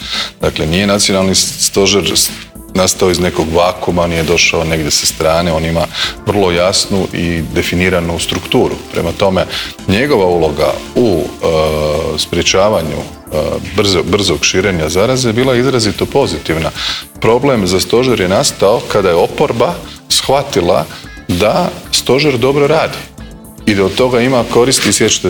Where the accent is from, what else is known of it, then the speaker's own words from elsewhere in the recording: Zagreb, City of Zagreb, Croatia; i kao rođeni Zagrepčanin i kao čovjek koji je već nosio listu tamo